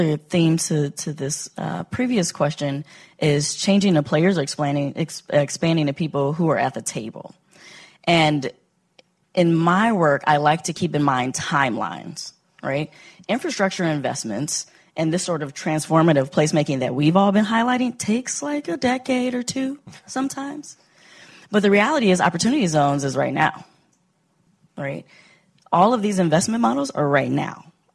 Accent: Chicago, Illinois, United States; I'm originally from Chicago.

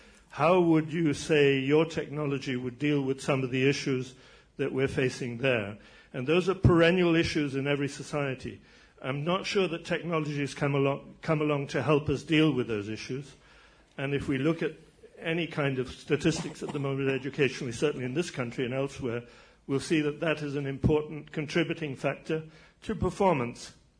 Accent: United Kingdom; But to put you right on Churchill, being a Brit.

